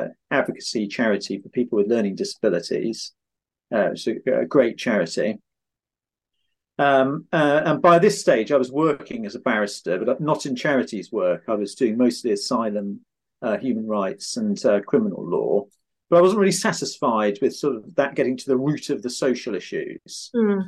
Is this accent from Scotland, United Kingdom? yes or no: no; Oxford, South East England, United Kingdom; So I started out, Oxford is my hometown, even though I practice in London. And I started out as a teenager volunteering for Oxfam.